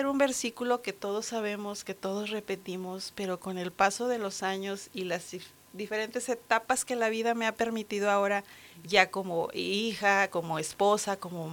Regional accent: Matamoros, Tamaulipas, Mexico; Soy originaria de Matamoros, Tamaulipas, México.

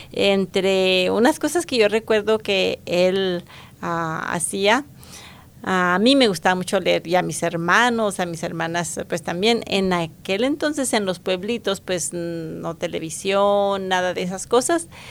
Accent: Colonia Alamillo, Chihuahua, Mexico; de un pueblito muy pequeño de allá de Chihuahua llamado Colonia Alamillo. Ajá. Y es muy, muy entre la sierra, digámoslo así, ¿verdad? Así es que soy de Chihuahua de la Sierra.

